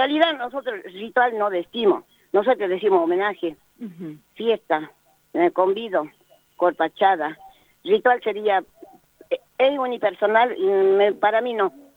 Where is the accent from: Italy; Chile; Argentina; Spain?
Argentina; Cieneguillas, Jujuy; yo represento a La Puna, Salto Jujeña, soy de allá de Cieneguillas, departamento Santa Catalina, más conocida como la Laguna de Pozuelo.